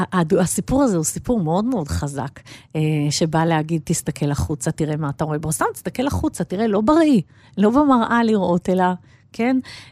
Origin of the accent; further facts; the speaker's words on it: Rehovot, Central District, Israel; כן, אני באתי מרחובות והלכתי ללמוד בוולף, זאת אומרת, הייתי צריכה להתקבל